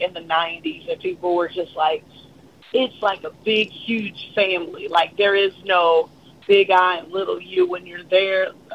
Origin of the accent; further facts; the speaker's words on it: Mississippi, United States; You know, growing up in Mississippi and, you know, being just fans of country music literally our whole lives